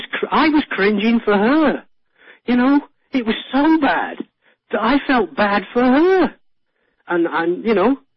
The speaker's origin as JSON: {"language": "English", "region": "England", "country": "United Kingdom", "lives_now": "Canada", "said": "I'm the English guy from Canada."}